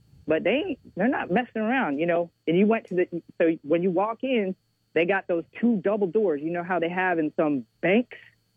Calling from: Orlando, Florida, United States; Hey, good morning. … I'm calling in Orlando.

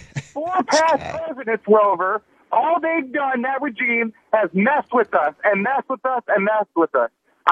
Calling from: Ohio, United States

